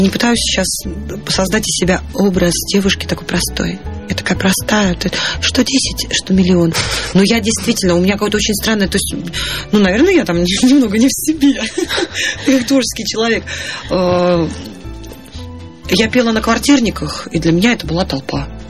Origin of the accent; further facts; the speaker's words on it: Murmansk, Murmansk Oblast, Russia; now in Saint Petersburg, Russia; Потому что я сама из Мурманска, а прожила уже, ой, господи, какой 20? Ой, 16 лет я живу в Петербурге, поэтому я северная девушка, но я петербурженка.